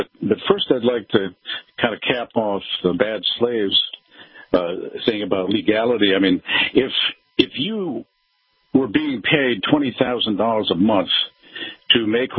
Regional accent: Idaho, United States; I'm from Idaho.

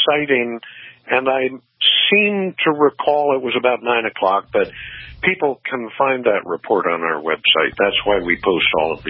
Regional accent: Ferguson, Missouri, United States; I was born in Missouri 68 years ago. In fact, I lived in Ferguson, Missouri as a young kid.

